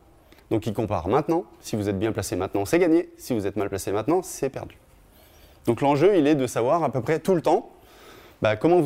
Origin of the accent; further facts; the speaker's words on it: Montpellier, Occitanie, France; la Palanquée, c'est Montpellier, là d'où je viens.